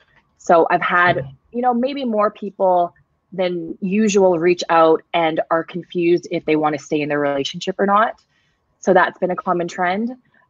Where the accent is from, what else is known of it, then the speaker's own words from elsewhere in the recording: Canada; I'm Canadian.